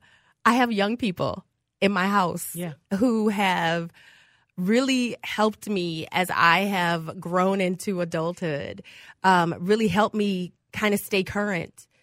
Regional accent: Detroit, Michigan, United States; I'm from Detroit, Michigan. I'm the last of eight kids. My parents are from America's Georgia. My dad and mom moved up to Detroit when Henry Ford opened the first plant.

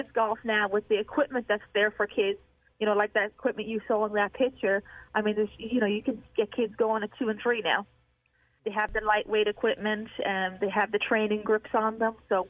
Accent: Ireland; now in United States; when I grew up in Ireland, and I'm guessing it was the same thing in America at that point, you know, 20 years ago

